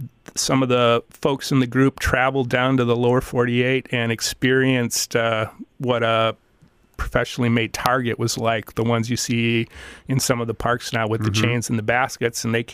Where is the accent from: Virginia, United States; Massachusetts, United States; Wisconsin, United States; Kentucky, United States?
Wisconsin, United States; Well, I grew up in Wisconsin, and Frisbee was sort of my toy of choice with my friends.